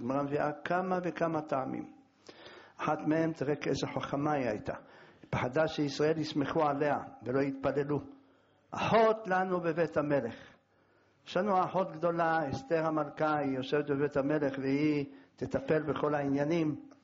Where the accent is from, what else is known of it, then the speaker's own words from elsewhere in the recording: Jerusalem, Jerusalem District, Israel; אני ירושלמי